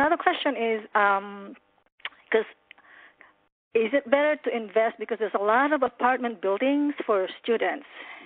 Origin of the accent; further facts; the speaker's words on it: California, United States; I'm here from Northern California, and I look, actually look in Sacramento